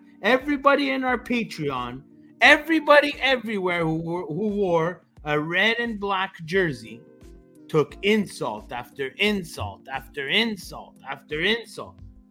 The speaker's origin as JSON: {"language": "English", "town": "Montreal", "region": "Quebec", "country": "Canada", "tie": "born there", "said": "my parents were born in Calabria. I was born in Canada."}